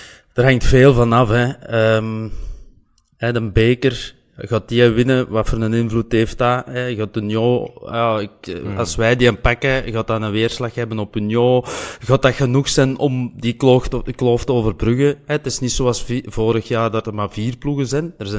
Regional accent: Limburg, Belgium; Allee, hoop ik een beetje als Limburger, die mogen erbij zijn.

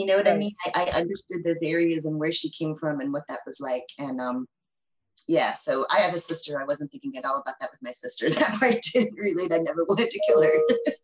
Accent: Maryland, United States; like I grew up in Maryland, really near where she grew up in Maryland.

